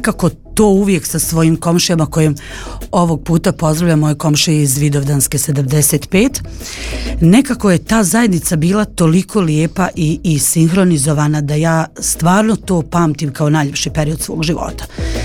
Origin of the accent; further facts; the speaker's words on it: Gradiška, Republika Srpska, Bosnia & Herzegovina; ponovo se vratili ovamo kod nas u Gradišku i čitav život svoj živim na Senjaku, odrasla sam na Senjaku i dan danas živim na Senjaku i volim svoj Senjak.